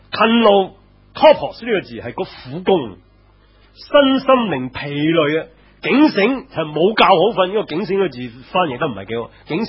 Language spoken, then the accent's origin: Cantonese; Hong Kong; 好多我哋香港人最叻就呢句说话 ，stress and anxiety。